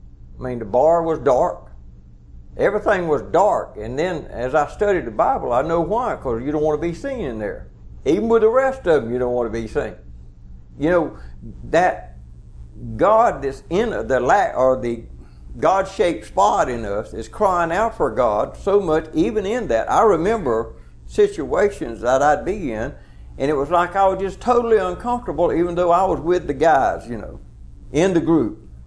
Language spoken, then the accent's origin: English; Georgia, United States; I stopped by there at little old Hicktown where we was raised in South Georgia.